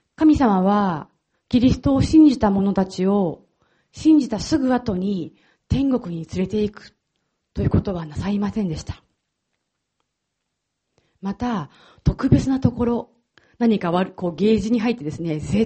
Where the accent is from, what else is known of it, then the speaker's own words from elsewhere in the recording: Aichi, Japan; 私は最初にお話ししたように愛知県の出身なんですね。